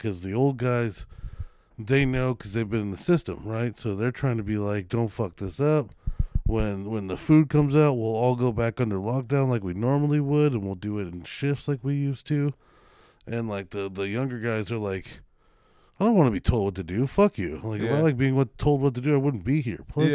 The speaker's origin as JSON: {"language": "English", "country": "United States", "said": "Hey, man, I'm as American as it gets."}